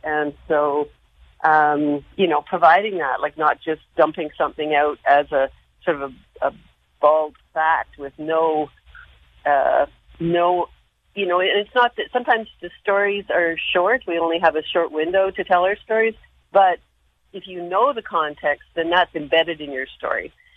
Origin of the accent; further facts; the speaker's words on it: Yukon, Canada; moved away; So I came from the Yukon Territory as a young person and found